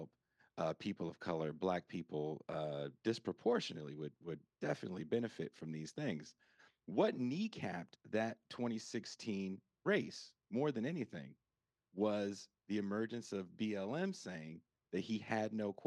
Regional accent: California, United States; Racial politics, I'm from California.

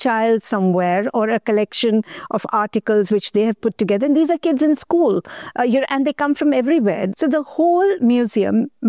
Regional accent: United Kingdom; Now, being British, the wonderful thing is it's extremely detailed.

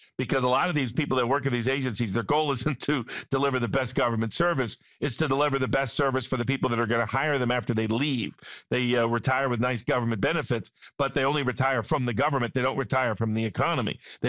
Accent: Chattanooga, Tennessee, United States; near my hometown of Chattanooga, Tennessee.

